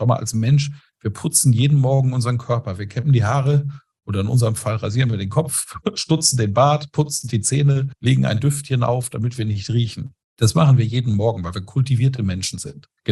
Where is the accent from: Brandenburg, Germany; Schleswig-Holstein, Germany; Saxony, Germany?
Schleswig-Holstein, Germany; Wir kommen aus einem eher konservativen Haus. Mein Vater war Bauer, die hatten einen großen Bauernhof. Und wie alle Bauern in Schleswig-Holstein, wo ich groß geworden bin